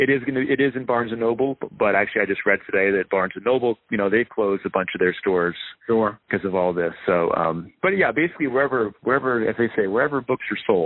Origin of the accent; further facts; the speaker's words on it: Rhode Island, United States; Yeah, well, actually, I'm from Rhode Island, so I was planning on doing a lot of stuff in the Northeast.